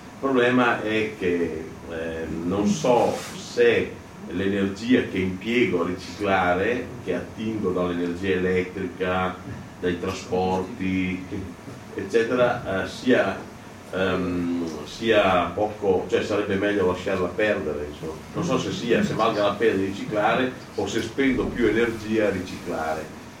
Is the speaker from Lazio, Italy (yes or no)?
no; Ferrara, Emilia-Romagna, Italy; io vengo poi da Ferrara, dove abbiamo inventato il polipropilene